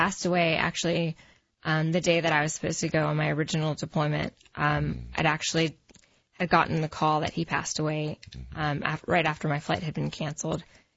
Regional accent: Gulf Shores, Alabama, United States; So I grew up, you know, the Gulf Shores area. My grandparents lived on Fort Morgan down there.

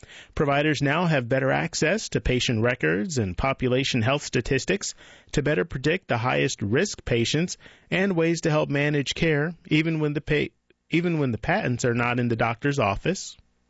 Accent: North Carolina, United States; I was extremely pleased to see that they continued to expand in my home state of North Carolina

